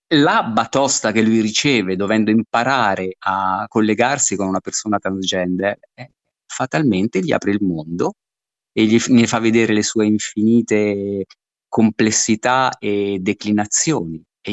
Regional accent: Perugia, Umbria, Italy; born there; now in Rome, Italy; Io sono perugino di nascita, però vivo a Roma da metà della mia vita.

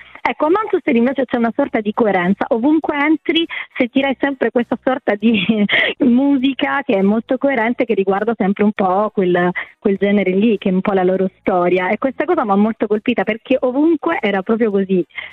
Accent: Sicily, Italy; Io sono siciliana

